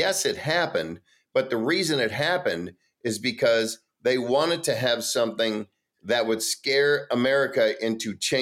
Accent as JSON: {"language": "English", "region": "Wisconsin", "country": "United States", "said": "I'm close. I'm from Wisconsin."}